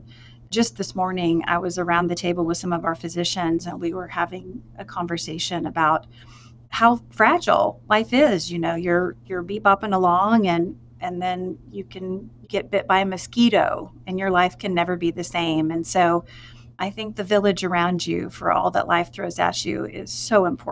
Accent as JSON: {"language": "English", "town": "Broken Arrow", "region": "Oklahoma", "country": "United States", "lives_now": "Stillwater, United States", "said": "Stillwater became home for me in 1994. I'm originally from Broken Arrow, Oklahoma. I came to Stillwater to go to school at Oklahoma State."}